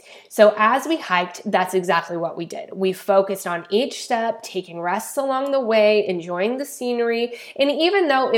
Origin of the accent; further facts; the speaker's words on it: Idaho, United States; But I grew up in Idaho, so hiking was almost an every weekend thing in the summer. I was raised LDS